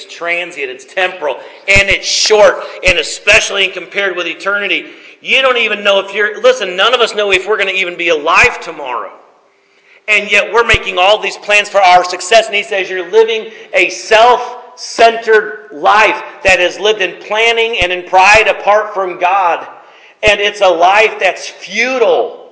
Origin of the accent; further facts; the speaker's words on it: South Carolina, United States; I am from South Carolina. Y'all know that?